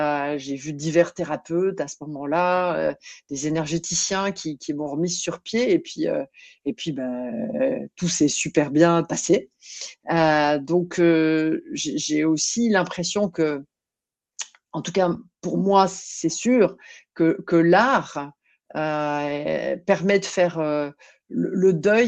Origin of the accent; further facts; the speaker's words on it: France; now in Belgium; je suis française et que je vis en Belgique aujourd'hui.